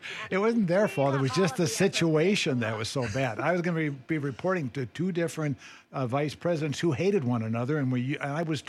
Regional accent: Chicago, Illinois, United States; Yeah, really. I was born and raised in Chicago.

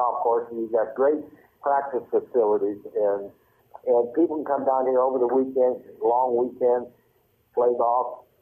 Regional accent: Argentina; now in Puerto Vallarta, Mexico; here in Puerto Vallarta, and I've been all over South America, and I was raised in Argentina

